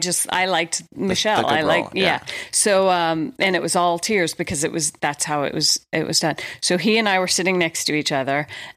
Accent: Atlanta, Georgia, United States; I don't know if it's cause I grew up in Atlanta, Georgia or whatever

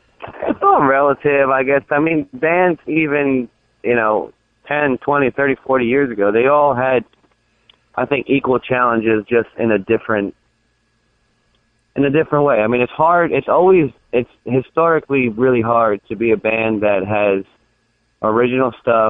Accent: New York City, New York, United States; I'm from New York City, that's where I grew up

